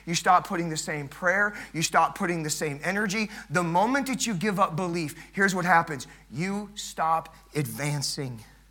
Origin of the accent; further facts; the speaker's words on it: Los Angeles, California, United States; which I grew up in Los Angeles. I know a little bit about the state of California.